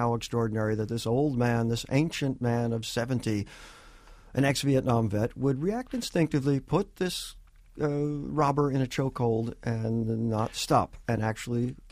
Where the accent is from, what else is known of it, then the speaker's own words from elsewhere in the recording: New York, United States; I have a very close friend I grew up with here in New York